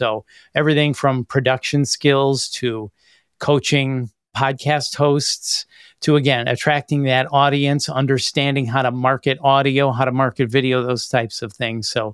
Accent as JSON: {"language": "English", "town": "Chicago", "region": "Illinois", "country": "United States", "tie": "born or raised there", "said": "So eventually I wound up back in Chicago, which is my hometown, working at a rock station in Chicago called The Loop."}